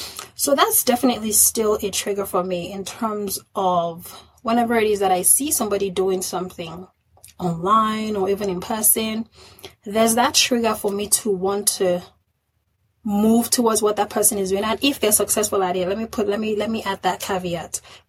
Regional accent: Nigeria; I come from Nigeria, a very traditional background that is now being exposed to a whole lot of things.

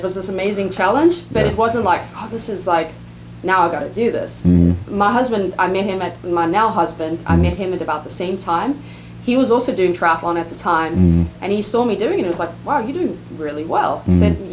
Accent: South Africa; as a kid, I grew up playing every single sport growing up in South Africa.

